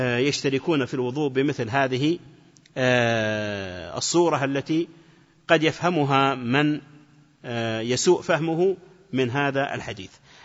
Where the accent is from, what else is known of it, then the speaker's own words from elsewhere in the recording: Najd, Saudi Arabia; فيجعلون أحواضا صغيرة تسمى عندنا في نجد القرو